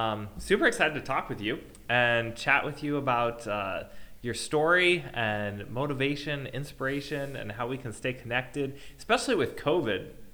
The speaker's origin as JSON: {"language": "English", "country": "United States", "lives_now": "Reykjavik, Iceland", "said": "I'm an American expat who's married to an Icelander, loves travel and aviation, and works as a registered nurse here in the city of Reykjavik."}